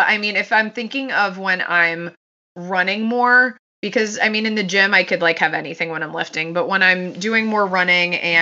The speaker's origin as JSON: {"language": "English", "region": "Connecticut", "country": "United States", "tie": "born or raised there", "lives_now": "Philadelphia, United States", "said": "I'm outside of Philadelphia. I grew up in Connecticut."}